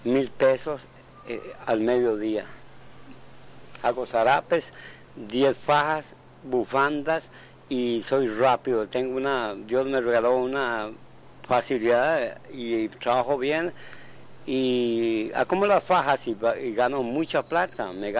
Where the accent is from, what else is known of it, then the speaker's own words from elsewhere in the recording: Dominican Republic; also born or lived in Mexico; Yo estudié en México en el año 66, vine de República Dominicana, era suboficial de seguridad pública